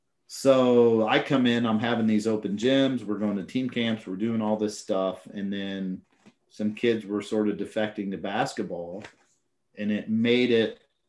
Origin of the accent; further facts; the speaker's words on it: Indiana, United States; Well, I'm from Indiana again. Like, it is what it is.